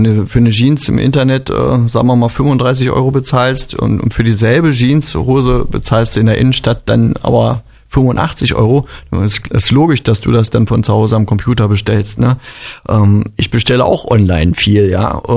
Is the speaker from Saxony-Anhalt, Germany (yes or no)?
yes; Wernigerode, Saxony-Anhalt, Germany; Ja, ich sehe es ja, ich komme ja aus Wernigerode, ich sehe es ja, wie es dort läuft.